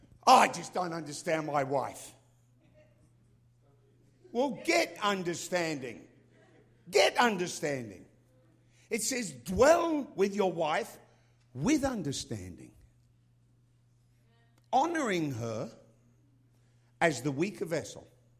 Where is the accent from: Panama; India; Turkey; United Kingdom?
United Kingdom; England; now in United States; I never grew up in America, because, you know, I grew up in England.